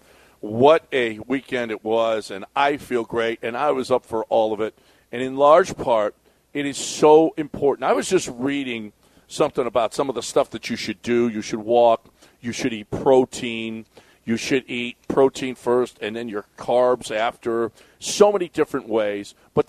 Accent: Houston, Texas, United States; I was playing poker with him, and I said to him, hey, I'm from Houston, and, you know, and, yeah, we, you know, that was a lot of fun.

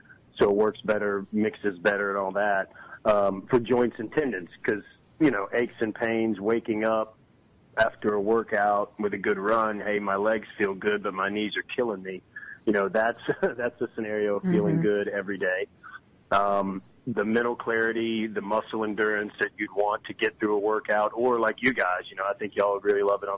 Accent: West Monroe, Louisiana, United States; I grew up in West Monroe, Louisiana, where the Duck Dynasty guys are, you know. Went down to Tulane and played football and baseball.

